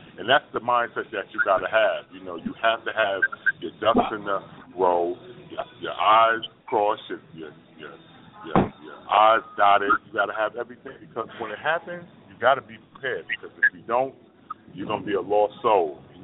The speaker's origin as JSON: {"language": "English", "region": "New York", "country": "United States", "lives_now": "Seattle, United States", "said": "because I'm from New York, but I wanted to get as far away from as possible, so now I'm in Seattle."}